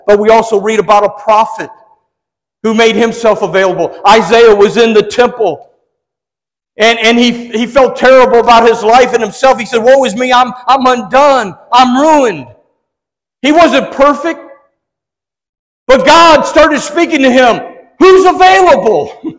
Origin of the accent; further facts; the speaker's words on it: Detroit, Michigan, United States; see, I'm from the Motor City, that area. And so the Detroit Pistons.